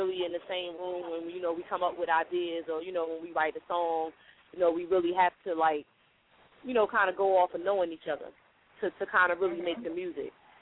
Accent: Newark, New Jersey, United States; and then I'm from Brick City

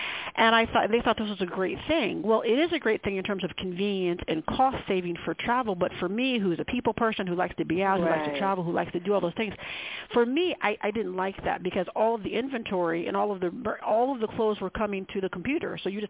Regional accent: Ohio, United States; When I was being recruited, growing up in Ohio, I always wanted to go to Ohio State because they were the big university in the state of Ohio

